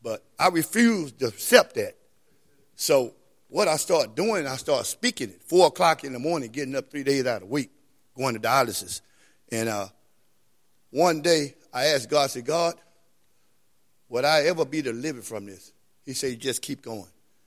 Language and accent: English; Houston, Texas, United States; We are my driver from Houston, Texas, and we go state to state and deliver.